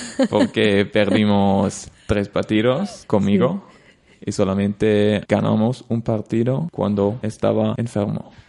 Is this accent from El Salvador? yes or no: no; Dortmund, North Rhine-Westphalia, Germany; Spanish is a second language; now in Spain; Sí, yo soy de Alemania, de una ciudad muy, muy fea de Alemania. Se llama Dortmund.